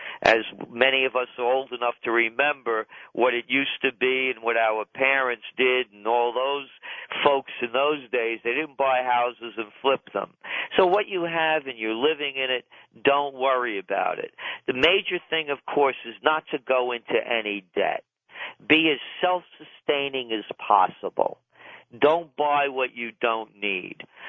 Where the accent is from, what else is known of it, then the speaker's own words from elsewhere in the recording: New York City, New York, United States; and I'm a New Yorker, and I live north of Ground Zero, know this area like the back of my hand